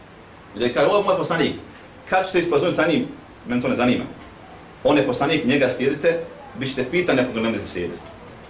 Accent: Bosnia & Herzegovina; Ko je kriv za stanje ovdje kod nas u Bosni? Šta mislite vi ko je kriv? Ko snosi odgovornost? Mi Bosanci ili neko drugi?

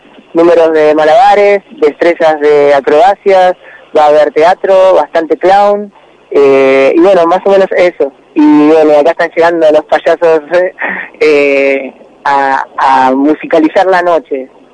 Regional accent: Moreno, Buenos Aires Province, Argentina; yo en este caso tengo 31 años, hace rato que viajo, siempre vuelvo obviamente porque soy de Moreno

